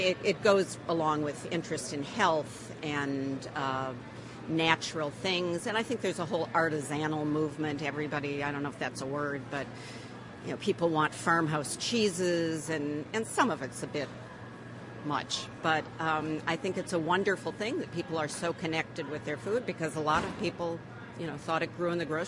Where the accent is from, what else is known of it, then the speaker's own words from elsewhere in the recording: Minnesota, United States; also born or lived in Texas / New Jersey; I moved here from Texas, and I had lived in New Jersey, and I grew up in Minnesota, and none of them had markets like this.